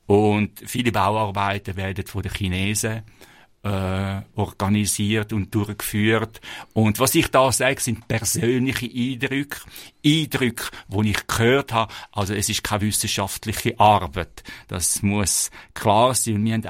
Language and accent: German; Switzerland; Bei uns in der Schweiz muss man ja lange suchen, bis man irgendwo einen ruhigen Ort findet.